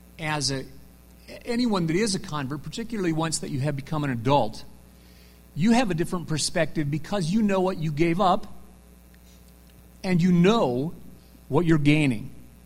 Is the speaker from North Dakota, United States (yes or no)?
yes; North Dakota, United States; I grew up in North Dakota, which you'll be happy to know was the last state in the Union that had a temple in the church.